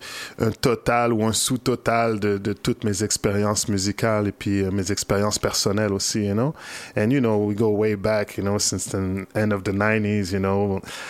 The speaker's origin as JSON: {"language": "English", "town": "Montreal", "region": "Quebec", "country": "Canada", "tie": "born there", "said": "I was born in Montreal, my parents are from Haiti, you know, I'm from the second generation, the wave of the second generation who came here, my father came here first."}